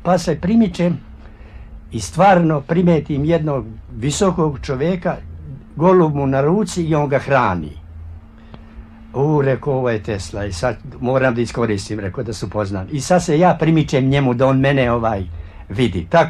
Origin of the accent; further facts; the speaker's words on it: Pljevlja, Pljevlja Municipality, Montenegro; moved away as an adult; i on me pita odakle si, kaže. Ja kažem iz Pljevalja.